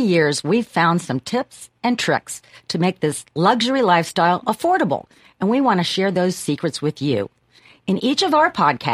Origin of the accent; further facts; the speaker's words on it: Dublin, Ohio, United States; the last time we did this, we did my hometown. We did our little tavern tour of Old Dublin.